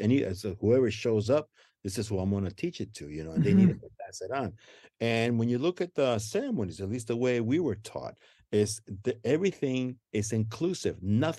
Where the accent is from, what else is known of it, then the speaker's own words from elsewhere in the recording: Guatemala; now in United States; I grew up in Guatemala, being of mixed cultural identities in Guatemala. I never felt like I belonged there